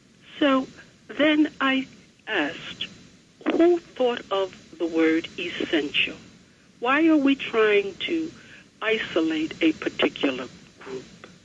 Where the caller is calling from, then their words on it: New York, United States; I'm calling from Long Island.